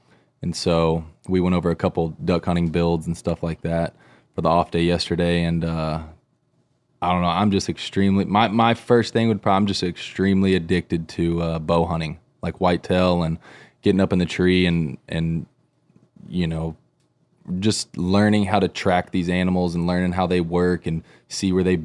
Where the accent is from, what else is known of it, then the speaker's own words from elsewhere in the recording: Texas, United States; I'm from Texas, and as far as I could remember, I've been whitetail hunting many, many years with my family, just growing up.